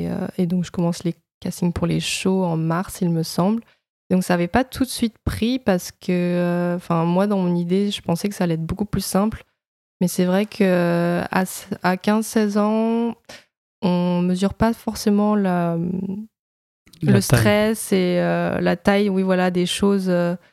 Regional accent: Paris, Île-de-France, France; born there; j'ai 22 ans et je suis née à Paris et je suis d'origine chinoise.

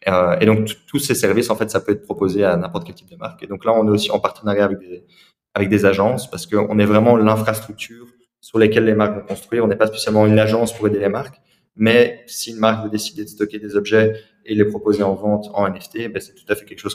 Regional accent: Belgium; Donc je suis belge à la base, mais il y a plein de Français.

